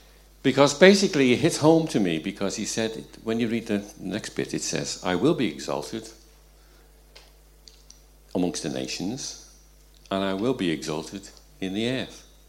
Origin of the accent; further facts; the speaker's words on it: Liverpool, North West England, United Kingdom; born there; now in Wirral, United Kingdom; Being a Scouser, and lots of people have found that out, but I'll tell everybody here now that I am. I was born in Liverpool, within a mile of the Bell Bells, you know, so I am truly a born-again Liverpudlian. I don't necessarily speak Scouse, but I can do it if need be. But I live in Wirral now.